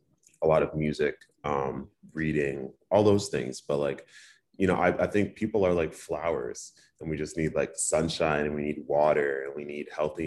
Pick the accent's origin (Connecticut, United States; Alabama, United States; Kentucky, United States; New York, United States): Connecticut, United States; So I grew up in Connecticut, but I identify as Beninese American. Right. So my parents are immigrants from Benin. They came here in the early 80s. And so my family and I are first generation.